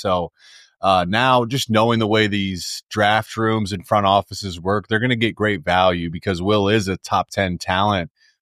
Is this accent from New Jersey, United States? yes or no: no; Columbus, Ohio, United States; Yeah, so actually I grew up in Columbus, Ohio. So I grew up in the heart of Buckeye country.